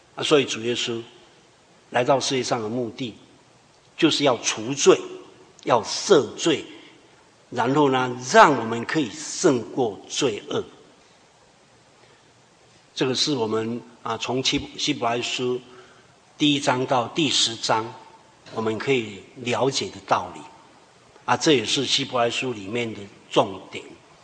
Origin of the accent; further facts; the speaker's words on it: Taiwan; 甚至我们台湾人也是一样啊